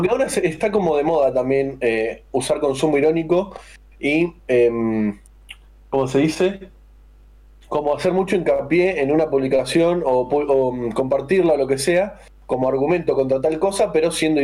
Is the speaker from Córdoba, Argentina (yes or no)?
no; Santa Fe, Argentina; Yo soy una colorada de Santa Fe